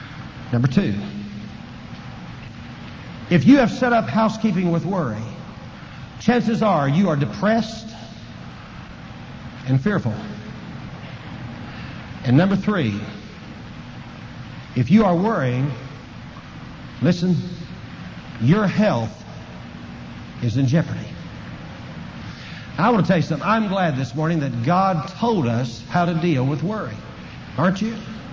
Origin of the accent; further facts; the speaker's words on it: Duncan, Oklahoma, United States; In my hometown in Duncan, Oklahoma, there was a man by the name of John Robinson.